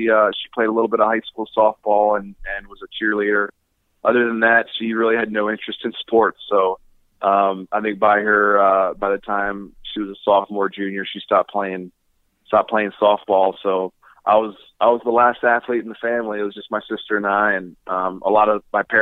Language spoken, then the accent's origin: English; Baltimore, Maryland, United States; I grew up in Baltimore and watched Eddie Murray play a bunch when I was a kid